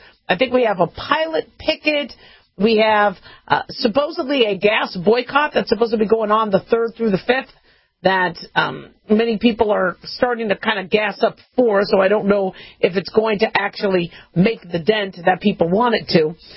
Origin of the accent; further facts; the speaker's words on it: Phoenix, Arizona, United States; I grew up in Phoenix, so I can handle 100, 110, 120 degree heat.